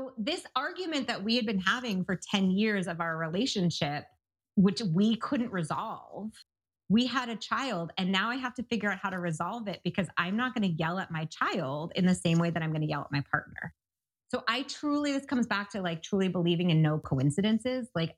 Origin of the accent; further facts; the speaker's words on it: New York City, New York, United States; And I grew up in New York City with the like, it's 10 p.m. Do you know where your children are?